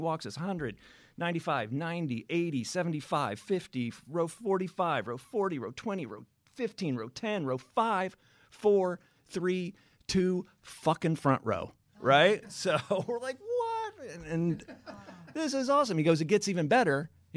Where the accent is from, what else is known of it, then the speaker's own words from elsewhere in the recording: United States; I'm American.